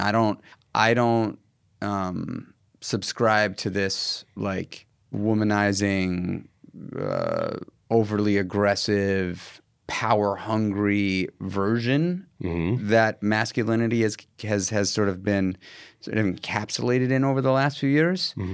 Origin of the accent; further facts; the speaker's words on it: New York City, New York, United States; I grew up in New York City in a small apartment.